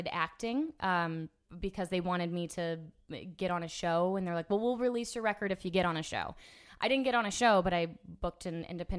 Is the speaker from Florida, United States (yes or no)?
yes; Orlando, Florida, United States; And I grew up in Orlando, so I knew, like